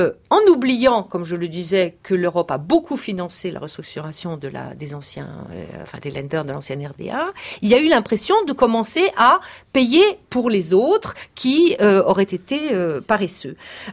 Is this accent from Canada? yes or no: no; France; moi en tant que Française